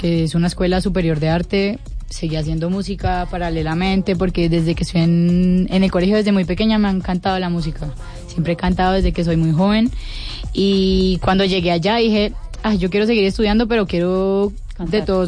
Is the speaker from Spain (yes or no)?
no; Cali, Valle del Cauca, Colombia; Obviamente el español, porque soy caleña.